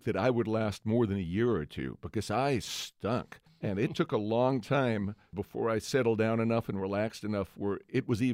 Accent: New York, United States; I grew up in New York. We used to listen to Yankee games in the car.

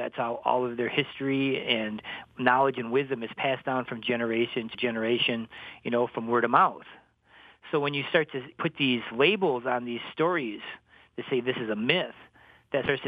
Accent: Cross Village, Michigan, United States; the story that was related to me as a child growing up in Cross Village.

